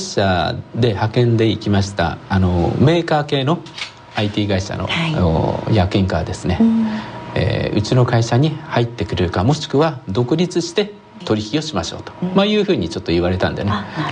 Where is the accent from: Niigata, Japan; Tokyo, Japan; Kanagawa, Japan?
Niigata, Japan; Tsubame; 燕出身なんですね。